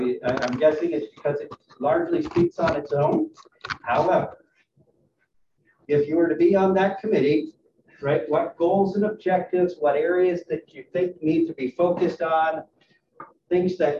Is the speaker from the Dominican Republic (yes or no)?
no; Ireland; So, I'm Irish, I green all the way.